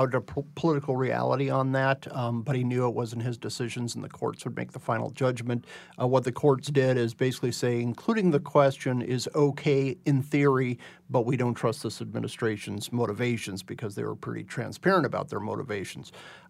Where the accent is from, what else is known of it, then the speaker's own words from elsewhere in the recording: Arizona, United States; You know, I grew up in Arizona and we had our talk in like fifth or sixth grade at school